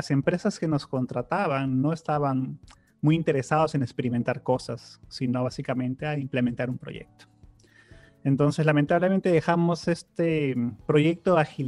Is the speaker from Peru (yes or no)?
yes; Peru; born there; yo nací en Perú y desde pequeño tuve bastante interés por la programación.